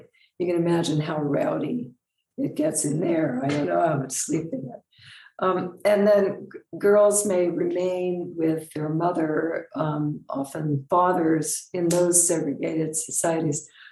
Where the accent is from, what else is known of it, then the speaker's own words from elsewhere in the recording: United States; so different from certainly how I grew up sleeping in the United States